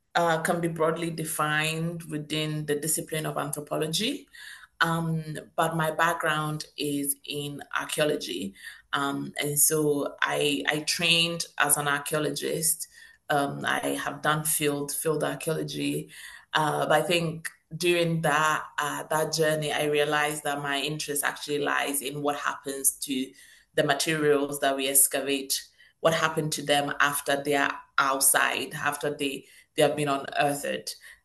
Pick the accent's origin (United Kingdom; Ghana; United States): Ghana; I am Ghanaian, which sometimes surprises people